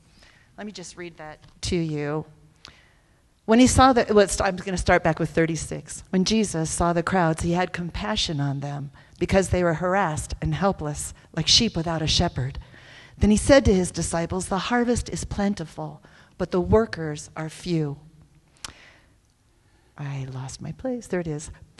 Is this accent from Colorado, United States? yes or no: yes; Denver, Colorado, United States; When I was 22, and I grew up here in Colorado, in Denver, when I was 22, someone shared the gospel with me.